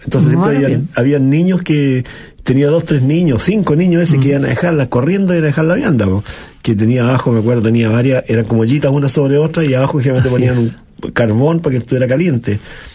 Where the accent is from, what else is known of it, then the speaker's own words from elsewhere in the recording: San Bernardo, Santiago Metropolitan Region, Chile; Y yo nací, me he criado hasta, y sigo viviendo en San Bernardo, que fue una ciudad industrial por naturaleza, o sea, una ciudad de trabajo